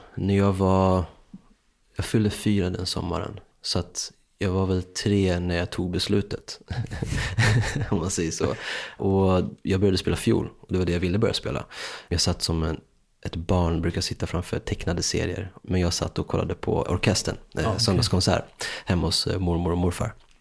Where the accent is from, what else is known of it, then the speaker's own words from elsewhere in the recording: Stockholm, Stockholm County, Sweden; Vi är från Vasastan, från gamla Vasastan.